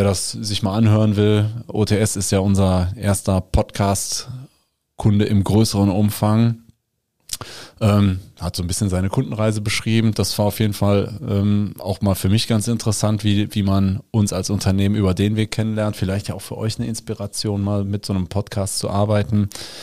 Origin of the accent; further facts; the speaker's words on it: Rhineland, Germany; wie man bei uns im Rheinland sagt.